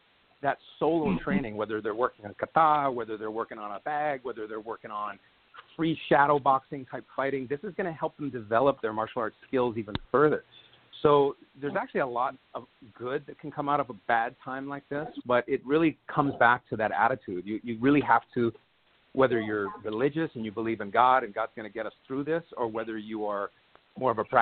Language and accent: English; Hawaii, United States; also born or lived in New York City, New York; I was born in the New York City area, but I moved to Hawaii when I was a boy. I grew up there.